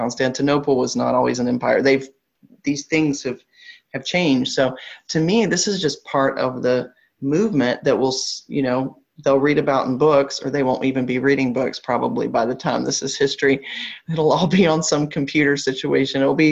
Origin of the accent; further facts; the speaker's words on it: North Carolina, United States; Growing up in North Carolina, it's like our state bird or something.